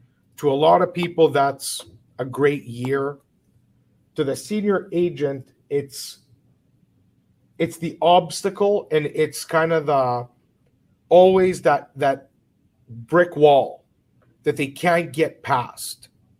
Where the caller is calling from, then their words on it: Toronto, Ontario, Canada; And I'm speaking from Toronto and you're in Vancouver.